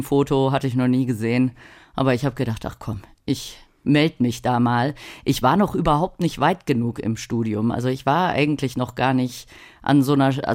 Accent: North Rhine-Westphalia, Germany; Bei Köln bin ich groß geworden

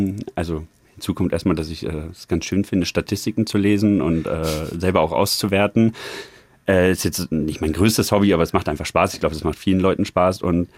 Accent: Lower Saxony, Germany; Meine familiären Wurzeln, da wo ich auch die ersten 20 Jahre meines Lebens aufgewachsen bin, liegen in Niedersachsen. Ein bisschen im Nichts für einen jungen oder für junge Leute. Deswegen beschreibe ich es immer, es liegt zwischen Göttingen und Hannover.

